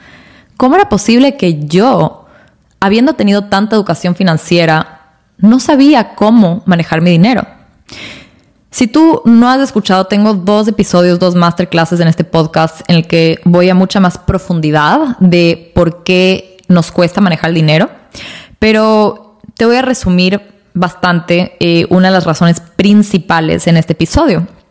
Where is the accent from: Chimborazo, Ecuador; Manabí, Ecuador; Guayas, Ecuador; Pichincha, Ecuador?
Pichincha, Ecuador; Quito; moved away as an adult; now in United States; yo nací y crecí en Quito, Ecuador. Me mudé a Estados Unidos a los 18 años a estudiar en Estados Unidos.